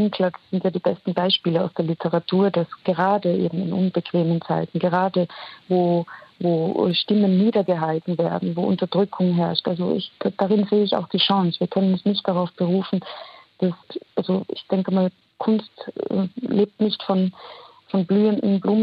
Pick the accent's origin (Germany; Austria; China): Austria; Carinthia; Und als Kärntnerin, die ich ja auch bin, kann ich sagen, also wir Kärntner und Kärntnerinnen sind ja wunderbar geschult im Umgang mit reaktionären und autoritären Kräften.